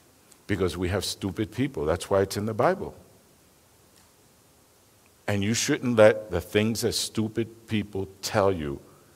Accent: Bronx, New York, United States; because I'm from the Bronx. She's from New York, but I'm from the Bronx. It's even worse there.

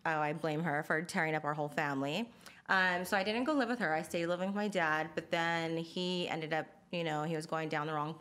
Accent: Oxnard, California, United States; born there; I was born in Oxnard, California. A lot of people do not know where that's at. So I usually stay like an hour from LA.

